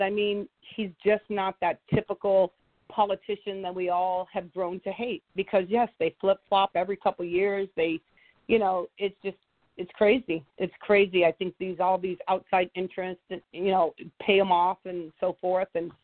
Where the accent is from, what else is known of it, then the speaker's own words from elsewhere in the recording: San Diego, California, United States; now in New York, United States; because I grew up in San Diego and then I moved to New York